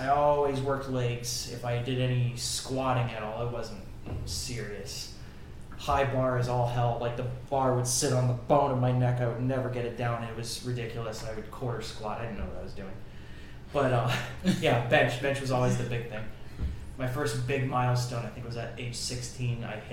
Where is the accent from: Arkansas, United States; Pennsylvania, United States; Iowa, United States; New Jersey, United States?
Pennsylvania, United States; Where I grew up in Northeast PA, the big thing as your like social status as a guy, who's got the biggest bench?